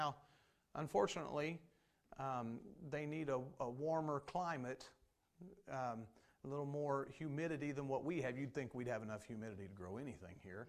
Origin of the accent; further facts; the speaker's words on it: Indiana, United States; So we're from Indiana